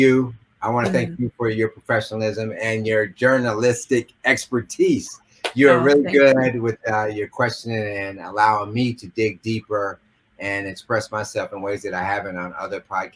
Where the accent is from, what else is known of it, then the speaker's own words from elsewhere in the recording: the South, United States; because I grew up in the South, and so I know what all of that is.